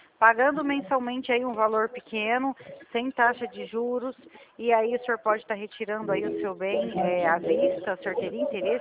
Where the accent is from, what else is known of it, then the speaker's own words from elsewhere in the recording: São Paulo, Brazil; eu sou do estado de São Paulo